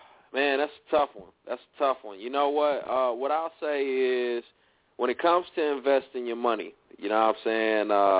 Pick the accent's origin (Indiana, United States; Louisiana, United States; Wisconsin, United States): Indiana, United States; We got Indiana. That's my hometown, my home state.